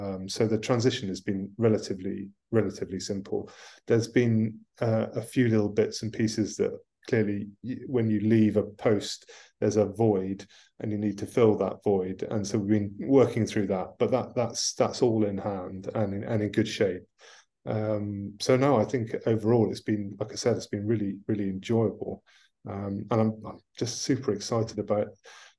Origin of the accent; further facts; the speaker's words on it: England, United Kingdom; But I'm an Englishman. I want England to do well, really.